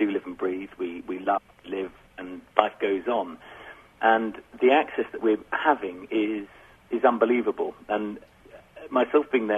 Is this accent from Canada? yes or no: no; England, United Kingdom; I grew up in England